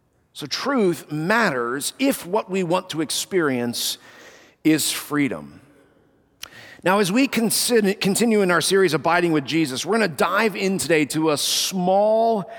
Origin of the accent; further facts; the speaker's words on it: Colorado, United States; growing up in Colorado, I've had the joy of climbing four 14ers.